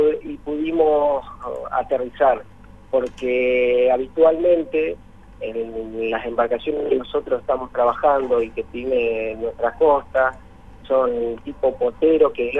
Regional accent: Concepción del Uruguay, Entre Ríos, Argentina; moved away as an adult; Yo hice toda mi infancia allá en Concepción del Uruguay, porque es más, mis padres están allá en Concepción y tengo familiares. Después me fui a los 20 años a estudiar

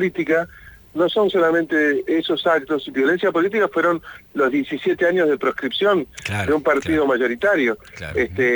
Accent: Devoto, Buenos Aires, Argentina; born there; yo nací en Devoto, vivían en Trelew, en la zona

